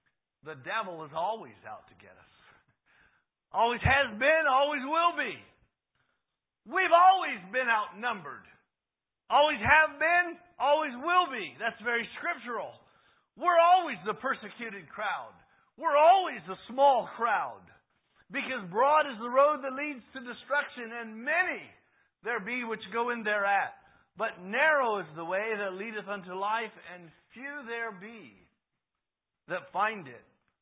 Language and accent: English; California, United States; I remember when Brother Gary Miller told me one time, we grew up together in California.